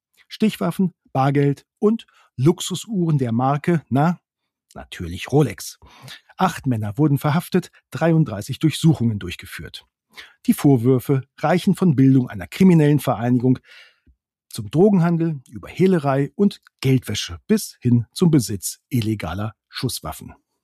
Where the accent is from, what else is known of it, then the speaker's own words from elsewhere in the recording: Northern Germany, Germany; Ich weiß, in Bayern und Österreich sagt man China, bei uns in Norddeutschland aber China.